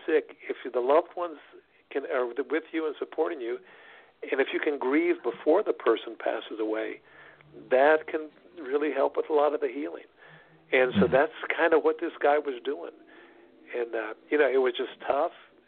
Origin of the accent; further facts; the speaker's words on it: Gallipolis, Ohio, United States; where I grew up in Southern Ohio, a little town called Gallipolis.